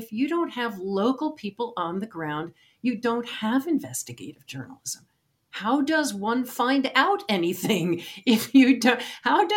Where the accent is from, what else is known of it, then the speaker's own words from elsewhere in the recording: Tucson, Arizona, United States; One of the things that we've experienced in my hometown of Tucson, Arizona right now